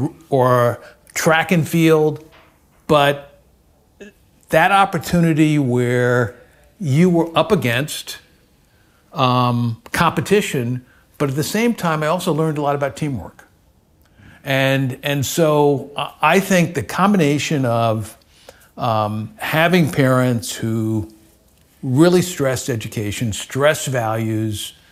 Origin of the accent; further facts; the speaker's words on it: Hempstead, New York, United States; also born or lived in Mineola; while I was born in Mineola, I grew up in Hempstead, Long Island.